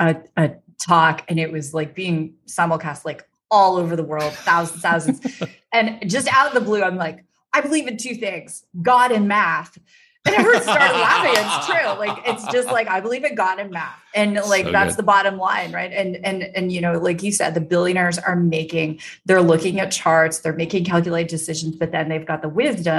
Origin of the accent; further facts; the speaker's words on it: Canada; I'm from Canada